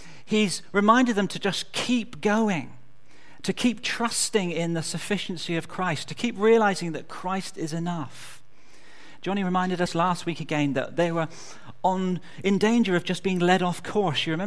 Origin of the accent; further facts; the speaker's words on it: Exeter, South West England, United Kingdom; accent: West Country; wherever I go, few people fail to notice that I come from the West Country. Some astute people say, "You come from Devon." Some very clever people say, "You come from Exeter."